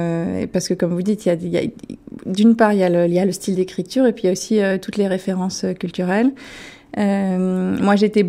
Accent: France; Moi, je viens de France métropolitaine, comme on dit là-bas

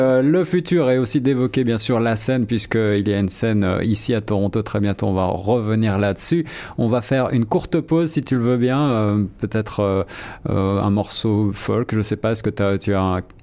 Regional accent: France; moved away; on vient tous les deux de France. On a finalement eu à traverser cet océan

